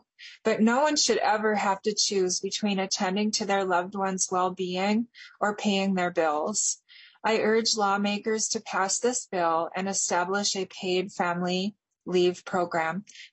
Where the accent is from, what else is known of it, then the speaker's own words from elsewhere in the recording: Minneapolis, Minnesota, United States; I'm from Minneapolis